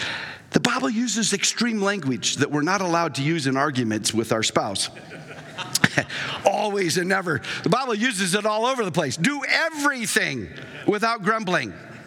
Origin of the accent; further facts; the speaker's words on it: Washington, United States; Yeah, but we're from Washington State. We're in Florida going to Busch Gardens.